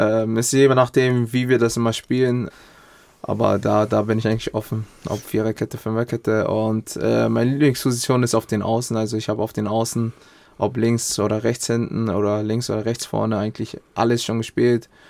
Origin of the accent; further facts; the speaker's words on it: Ghana; Ich würde für mein Heimatland auflaufen, auf jeden Fall für Ghana.